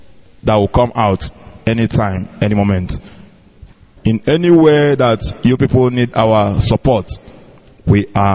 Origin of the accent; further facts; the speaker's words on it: Anambra, Nigeria; I came from Anambra State and Anaucha local government in Biafra land.